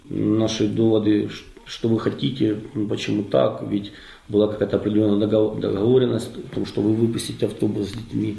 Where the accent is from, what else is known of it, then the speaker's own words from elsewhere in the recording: Luhansk, Luhansk Oblast, Ukraine; moved away as an adult; Мы из Луганска выезжали.